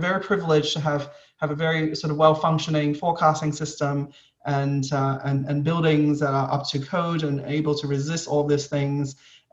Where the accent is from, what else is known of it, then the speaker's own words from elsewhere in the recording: Hong Kong; as a young boy growing up in Hong Kong, it is a place where every summer we get a lot of typhoons.